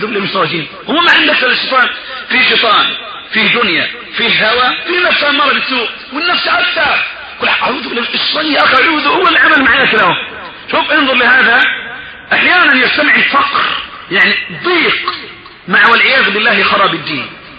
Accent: Egypt; عندنا في مصر

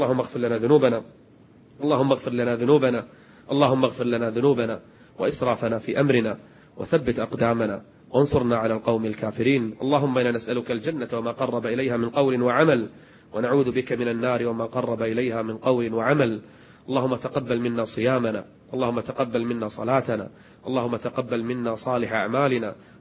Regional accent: Kuwait; عندنا في الكويت

